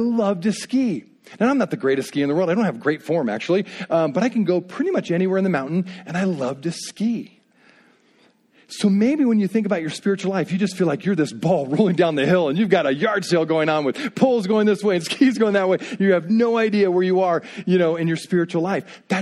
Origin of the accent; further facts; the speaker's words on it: Indiana, United States; In other words, I grew up in Indiana, okay? And it's a very flat place.